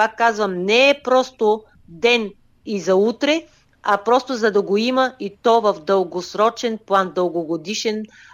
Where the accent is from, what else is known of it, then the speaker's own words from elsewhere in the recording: Varna, Varna Province, Bulgaria; като по-голямото ядро ние сме си от Варна, момичетата